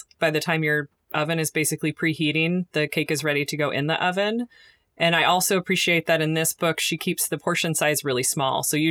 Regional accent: Portland, Oregon, United States; We are home cooks from Portland, Oregon.

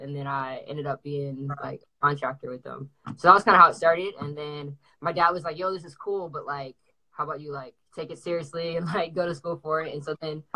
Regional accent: Atlanta, Georgia, United States; I'm from Atlanta. I'm from Atlanta, Georgia. Went to high school, grew up for the most part in Cobb County.

